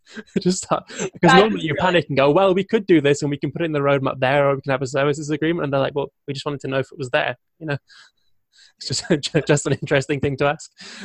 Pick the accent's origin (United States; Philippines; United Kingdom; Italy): United Kingdom; Okay. Well, I'm obviously, being British, every conversation starts off with me saying sorry.